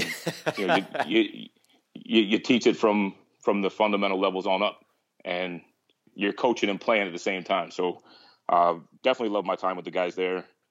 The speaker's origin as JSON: {"language": "English", "region": "California", "country": "United States", "tie": "born or raised there", "said": "I grew up in Southern California, played football through high school, went to the JC level."}